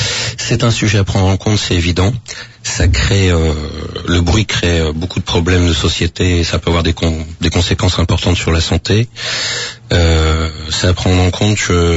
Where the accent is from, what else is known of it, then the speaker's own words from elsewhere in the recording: French Polynesia; on est des Polynésiens, on n'est pas des Islandais